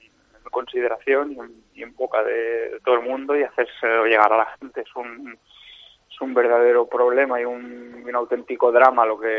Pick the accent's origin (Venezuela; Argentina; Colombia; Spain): Spain; Este año somos solo 13 españoles